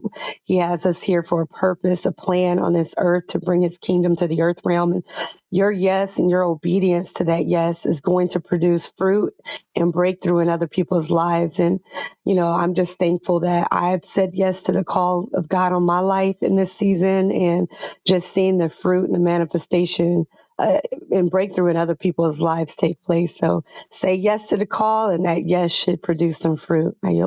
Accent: California, United States; I'm hailing from Southern California

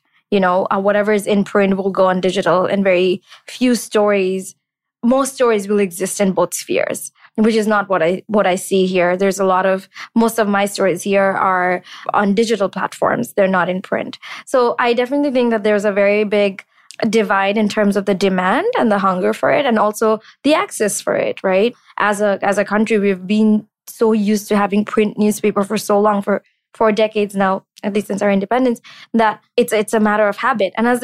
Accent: Bangladesh; It hit me that I'd never interacted with the Jewish community growing up in Bangladesh.

